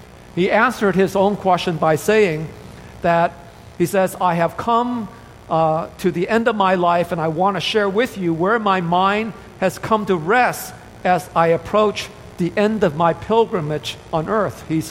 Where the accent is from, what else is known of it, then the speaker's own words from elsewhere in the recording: United States; and I am a missionary from the United States, when we do missions work, it's difficult.